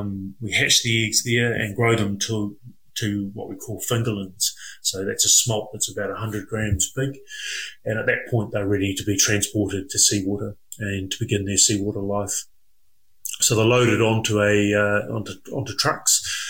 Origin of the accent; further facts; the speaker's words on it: Chatham Islands, New Zealand; I was brought up on Rikuhu, so Chatham Islands, a small island, pretty much in the middle of the Pacific Ocean, actually, between New Zealand and Chile. And I was brought up there for the first 20 years of my life.